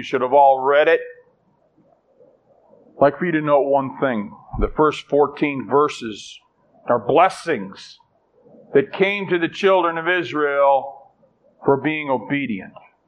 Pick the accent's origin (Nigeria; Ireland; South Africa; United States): Ireland; I'm Irish. You can't even squint and call me Jewish.